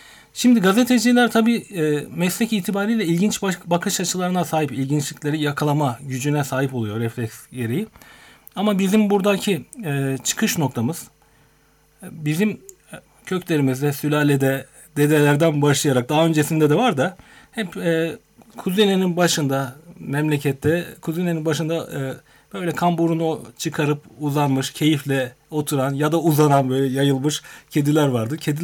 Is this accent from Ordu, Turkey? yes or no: yes; Kumru, Ordu, Turkey; Ben 1974 Ordu Kumru doğumluyum. Gençlik yıllarımız üniversite çağına kadar Kumru'da geçti. Ankara'da kısa bir süre yaşadım.